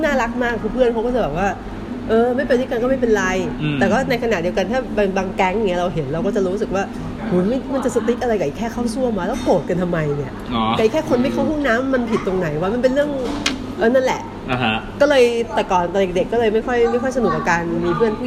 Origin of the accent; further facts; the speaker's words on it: Bangkok, Thailand; เขาจะเข้าใจว่าเรามาจากเด็กกรุงเทพ